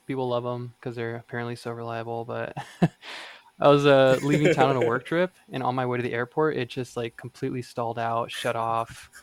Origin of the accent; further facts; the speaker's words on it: Florida, United States; I grew up in Florida where it's like a lot of high horsepower, like late model Mustangs and Camaros and that kind of thing.